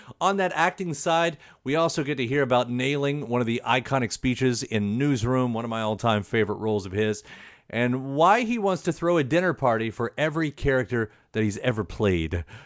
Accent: Kentucky, United States; I'm here in Louisville. I'm born and raised in Kentucky

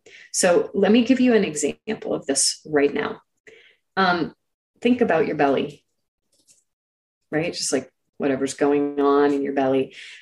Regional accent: California, United States; I grew up in Silicon Valley, like I know that world really well.

